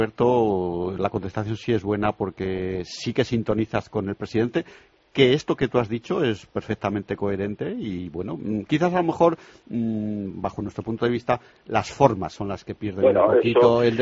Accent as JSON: {"language": "Spanish", "region": "Castile and León", "country": "Spain", "said": "yo como leonés"}